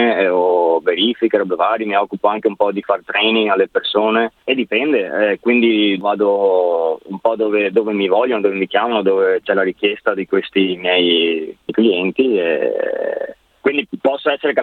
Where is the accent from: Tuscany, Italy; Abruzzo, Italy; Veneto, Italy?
Veneto, Italy; Padua; Sì, sì, sì. Da Padova.